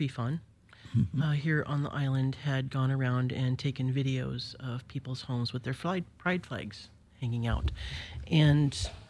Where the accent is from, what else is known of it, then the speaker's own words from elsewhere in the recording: Billings, Montana, United States; there was a movement that started in my hometown of Billings, Montana, called Not in Our Town.